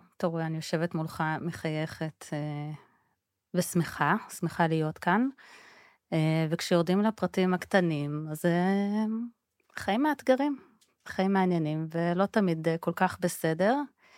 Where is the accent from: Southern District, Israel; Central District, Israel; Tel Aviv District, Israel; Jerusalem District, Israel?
Jerusalem District, Israel; Jerusalem; אני ירושלמית מלידה, גדלתי בירושלים, ממש באותו רחוב שאני גרה בו גם עכשיו. בית דתי-לאומי, רגיל סטנדרטי.